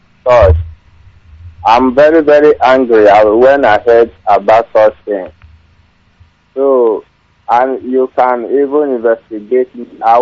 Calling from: Aba, Abia, Nigeria; I'm calling from Aba.

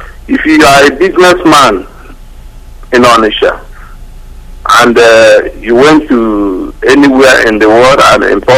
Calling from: Germany; Hello, good evening, Nandi. I'm calling from Germany.

